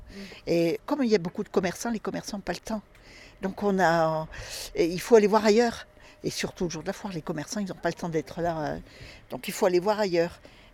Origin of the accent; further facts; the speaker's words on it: Saint-Bonnet, France; born there; moved away as an adult; je suis bénévole. Je suis née à Saint-Bonnet, je suis partie quand je me suis mariée et je suis revenue à la retraite.